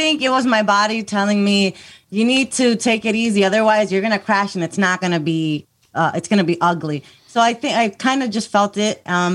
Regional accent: United States; I'm like, I'm an American. I was born and raised. I went to school here. Just because I'm Spanish doesn't mean I don't understand what my surrounding is.

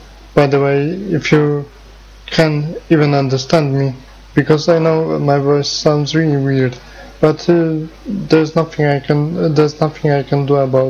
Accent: Poland; English is a second language; I'm from Poland

